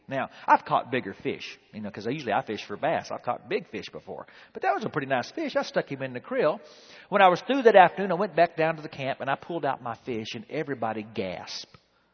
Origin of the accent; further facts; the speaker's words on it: Texas, United States; they'd been giving me a hard time all week long because I was from Texas. And so they had really been giving me a hard time about being from Texas and how little we know.